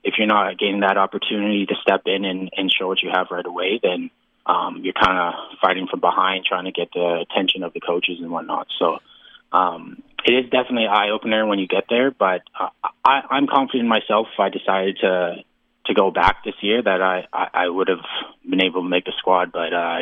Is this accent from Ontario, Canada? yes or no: no; Regina, Saskatchewan, Canada; as a kid growing up in Regina and watching the Riders